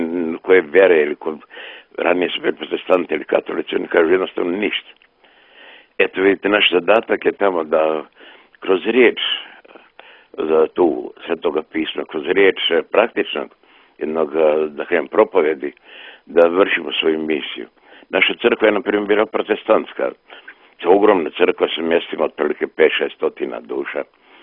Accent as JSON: {"language": "Serbian", "town": "Drvar", "region": "Federation of Bosnia and Herzegovina", "country": "Bosnia & Herzegovina", "tie": "born or raised there", "said": "Ja sam odrastao u Grahovi u Drvaru gdje je crkva bila zatvorena, zakovana"}